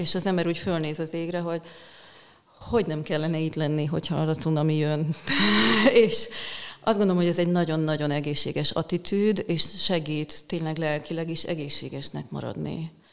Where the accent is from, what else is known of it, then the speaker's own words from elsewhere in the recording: Szeged, Csongrád-Csanád, Hungary; born there; now in Székesfehérvár, Hungary; én egyébként szegedi születésű vagyok